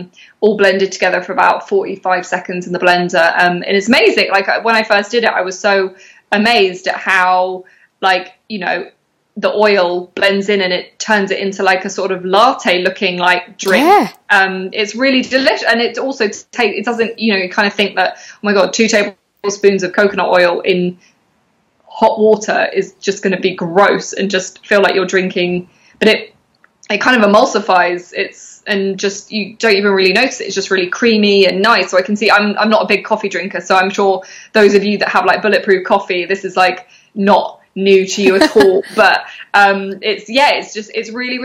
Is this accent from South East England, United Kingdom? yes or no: yes; Brighton, South East England, United Kingdom; also born or lived in London; I'm from Brighton. I'm born and raised in Sussex, down on the south coast. I moved up to London for a few years at the beginning of my career as a makeup artist